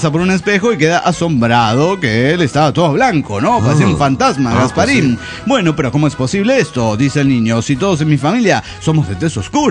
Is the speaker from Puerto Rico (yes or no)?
no; Guatemala; de Guatemala.